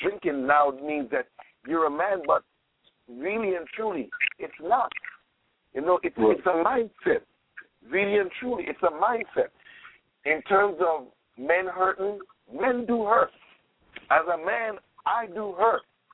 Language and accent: English; St. Thomas, U.S. Virgin Islands; I'm from St. Thomas, U.S. Virgin Islands.